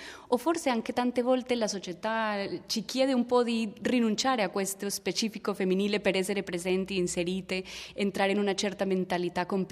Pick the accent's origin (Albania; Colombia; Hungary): Colombia; in Colombia, che è il mio paese